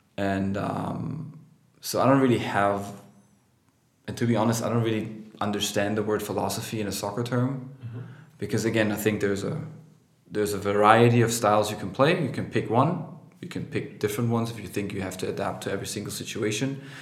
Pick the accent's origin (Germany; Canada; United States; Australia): Germany; Dresden, Saxony; English is a second language; So after I transferred back to Dresden, which is my hometown, and continued my second year of university